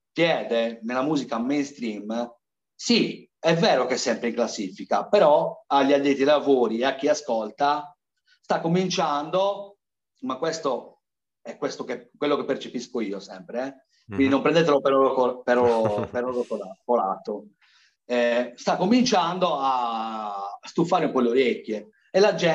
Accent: Sardinia, Italy; Il problema, quello che dico sempre io, è che siamo sardi.

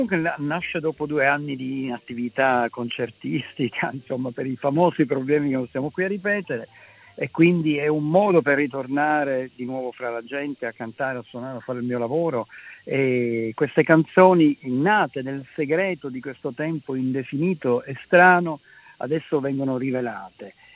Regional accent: Palermo, Sicily, Italy; io sono di Palermo

